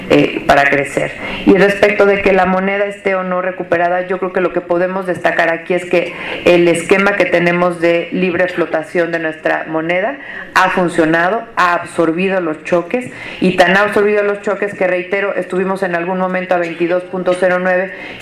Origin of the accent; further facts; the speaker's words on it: Mexico; creo que hemos hecho un buen trabajo como mexicanos